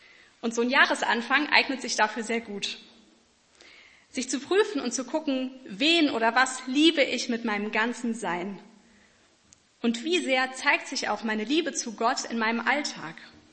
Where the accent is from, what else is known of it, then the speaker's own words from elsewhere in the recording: North Rhine-Westphalia, Germany; Ich bin im Siegerland aufgewachsen, habe mich mit 12 Jahren bekehrt, durfte schon so die ganze Sonntagsschulkarriere durchmachen, habe mich mit 14 Jahren dann taufen lassen.